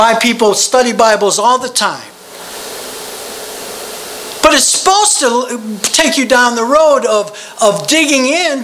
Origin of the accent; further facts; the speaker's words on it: Missouri, United States; I'm from Missouri, the show me state.